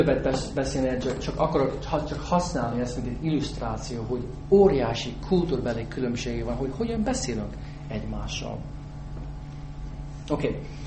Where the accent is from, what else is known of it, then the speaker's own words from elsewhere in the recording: United States; Hungarian is a second language; Én egy amerikai vagyok